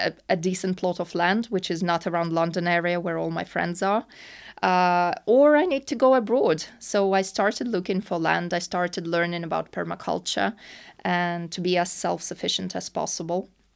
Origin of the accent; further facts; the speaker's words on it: Russia; now in United Kingdom; so I grew up in Russia and my parents own their own house and their own land, and I was always, I'm not a city girl, and I really love my countryside.